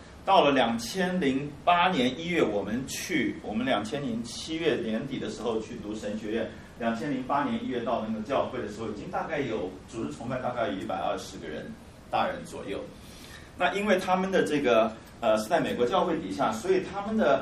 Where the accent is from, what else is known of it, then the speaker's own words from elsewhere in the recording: China; 我们这个年纪这么大都已经快退休的人了哈，我们是中国人有一句话叫活到老学到老嘛哈，我们基督徒更是这样子哈。我信主大概二十几年